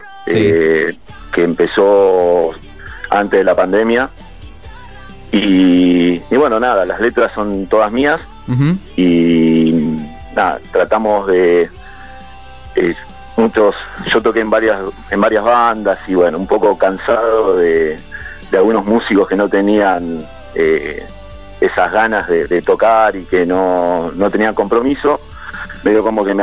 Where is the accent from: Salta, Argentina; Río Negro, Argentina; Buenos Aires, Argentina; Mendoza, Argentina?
Buenos Aires, Argentina; yo soy el único, soy de provincia, o sea, de la provincia de Buenos Aires. Ajá. De la zona oeste.